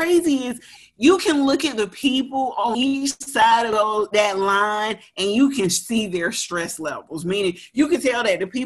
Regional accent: Atlanta, Georgia, United States; I'm from Atlanta, born and raised in the city. I when I say in the city, I literally mean in the city of Atlanta.

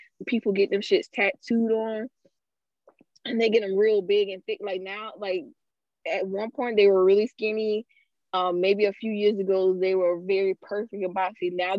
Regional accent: Candace, South Carolina, United States; Okay, I'm from Candace, South Carolina. that's what we do.

